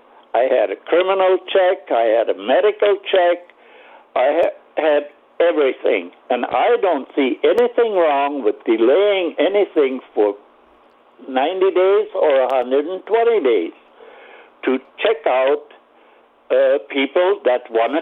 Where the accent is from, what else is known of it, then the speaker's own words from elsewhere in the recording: Germany; now in United States; Well, I came to this country in 1956.